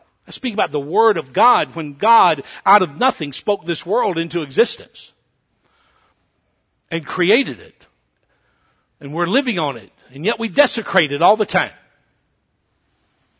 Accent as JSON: {"language": "English", "region": "Kentucky", "country": "United States", "tie": "born there", "said": "Now, I was born in Kentucky. My dad was raised in eastern Kentucky."}